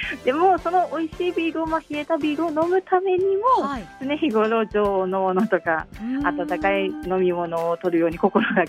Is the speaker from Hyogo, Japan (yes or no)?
no; Kagoshima, Japan; accent: Kagoshima dialect; 私よく鹿児島弁で喋ると